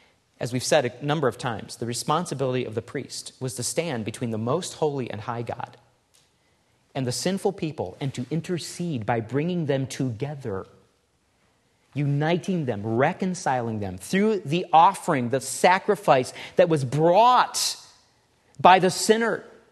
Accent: Detroit, Michigan, United States; Growing up in the Detroit area, there was a small gang of boys who decided one dark night to go on a rampage in our subdivision

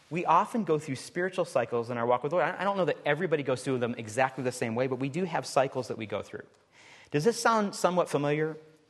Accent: Michigan, United States; I remember growing up in Michigan. We lived for about 5 years in a little parsonage.

